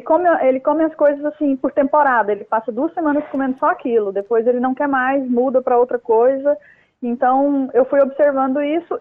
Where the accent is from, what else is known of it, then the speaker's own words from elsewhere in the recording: Goiás, Brazil; Eu sou goiana, ele nasceu aqui e a gente estava morando em Goiás.